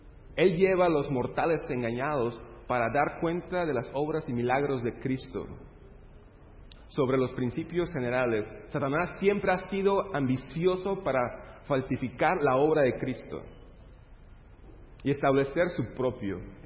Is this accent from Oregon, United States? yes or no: yes; Medford, Oregon, United States; soy de Medford, Oregon, Estados Unidos, del otro lado del país.